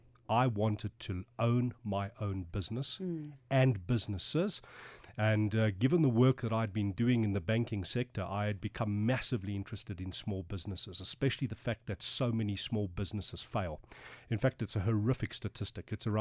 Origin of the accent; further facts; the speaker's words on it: Springs, Gauteng, South Africa; Well, born and raised in Springs.